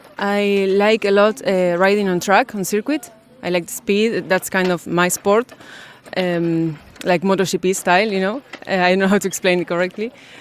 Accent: San Lorenzo, Santa Fe, Argentina; I'm from Argentina. I live in a city called San Lorenzo.

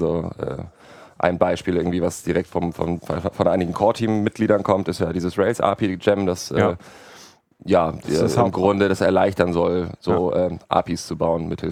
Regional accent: Hamburg, Germany; Und ich komme aus Hamburg.

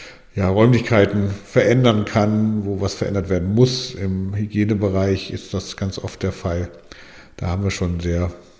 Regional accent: Mainz, Rhineland-Palatinate, Germany; moved away as an adult; Ich bin eigentlich ursprünglich aus Mainz, bin dort geboren und aufgewachsen und mit 22 Jahren in den Norden gezogen.

